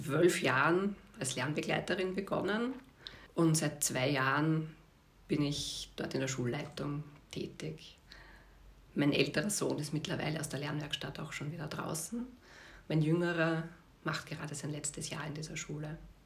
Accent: Vienna, Austria; Ich bin eigentlich aus Wien, Favoriten, Reimannplatz, meine Kindheit, habe dort meine Schulzeit erlebt

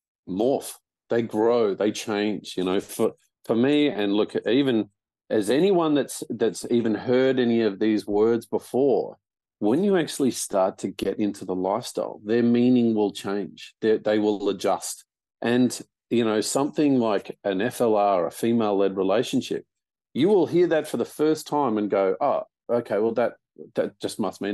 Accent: Australia; accent: Australian; because you can tell from my ridiculous accent, I am an Aussie.

